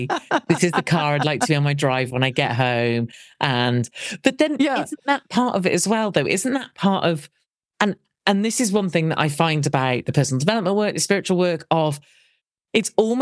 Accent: United Kingdom; we had a conversation before we got started about the weather because I'm British and that's what we

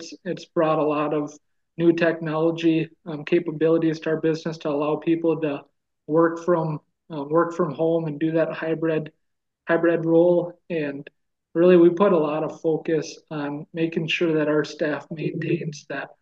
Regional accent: Minnesota, United States; Yeah, so I'm born and raised in West Central Minnesota. So where I am today, up in Belgrade, is kind of a move back home for me.

